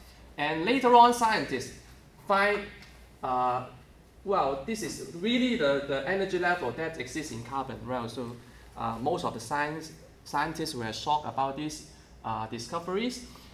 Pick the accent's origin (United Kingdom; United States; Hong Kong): Hong Kong; I come from Hong Kong.